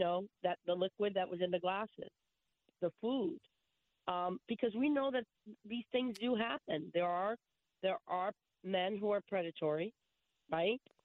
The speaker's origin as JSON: {"language": "English", "town": "Bridgeport", "region": "Connecticut", "country": "United States", "tie": "born or raised there", "said": "I'm a white woman who was born and raised in Bridgeport. And I will tell you, I said to somebody myself, I said, you know, Black Rock is the most affluent section of Bridgeport."}